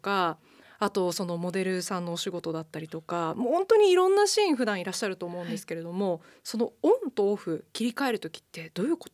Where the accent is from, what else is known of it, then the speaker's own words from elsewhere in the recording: Tottori, Japan; 私鳥取県出身でそのふるさとのことを思った曲にし、あの歌詞も自分で書いているんですけど